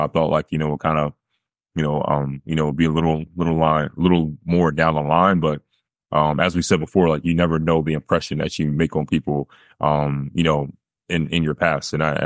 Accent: New Jersey, United States; I'm back home in South Jersey. That's where not too far from my hometown.

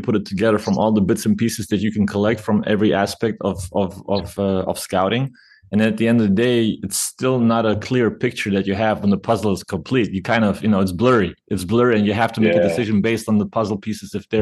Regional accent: Germany; also born or lived in Lithuania; for a Lithuanian kid growing up in Germany, playing in second division, coaching in second division, and then all of a sudden at CSKA, there's a crack in the door.

